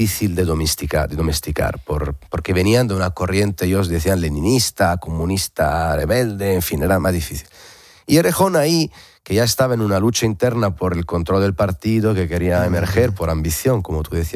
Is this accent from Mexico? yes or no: no; Bologna, Emilia-Romagna, Italy; Spanish is a second language; yo soy de Bolonia, soy de Italia, estudié en la Universidad de Bolonia